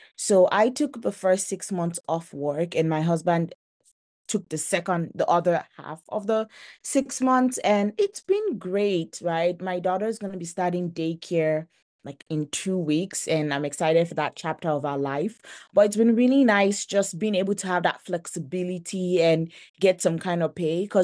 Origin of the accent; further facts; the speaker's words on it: Nigeria; moved away as an adult; also born or lived in Denver, United States; I was born and raised in Nigeria. And when I turned like 19 or 20 years old, I was done with my university education. So I actually moved to the United States. I was living in Denver, Colorado